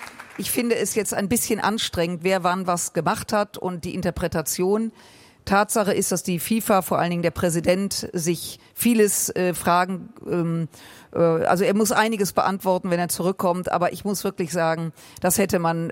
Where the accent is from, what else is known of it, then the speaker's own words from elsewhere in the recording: Düsseldorf, North Rhine-Westphalia, Germany; Ja, das ist meine Heimatstadt, mein Verein.